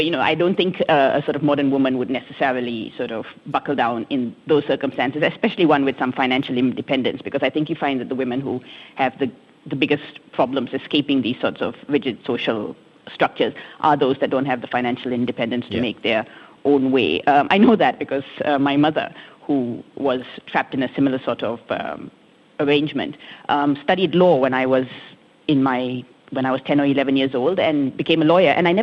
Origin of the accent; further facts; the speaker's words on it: Malaysia; as a Malaysian, having never been to India, I grew up feeling very strongly Indian.